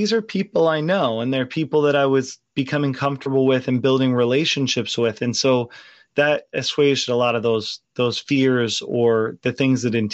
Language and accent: English; Virginia, United States; And I was living in Virginia. I grew up in Virginia.